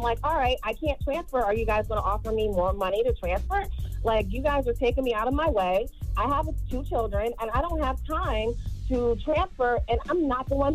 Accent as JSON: {"language": "English", "region": "New Jersey", "country": "United States", "said": "I'm the only black person who works in my job. I'm from New Jersey, so, like, I'm not used to this blatant racism."}